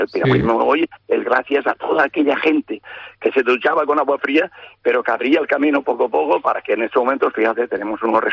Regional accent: Spain; Soy el único español de momento que ha sido entrenador.

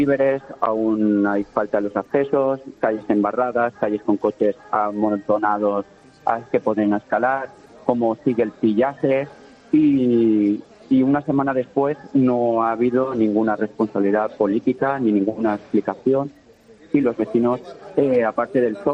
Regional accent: Benetúser, Valencian Community, Spain; now in Alfafar, Spain; soy vecino de Alfafar, que criado en Benetúser, pero ahora resido en Alfafar.

